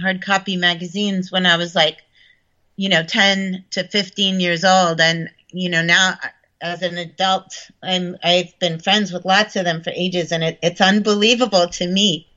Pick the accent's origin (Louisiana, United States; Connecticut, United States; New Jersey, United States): Connecticut, United States; also born or lived in New York; when I was really small, I lived in upstate New York on a farm, and then by the time I was nine, I was living in Connecticut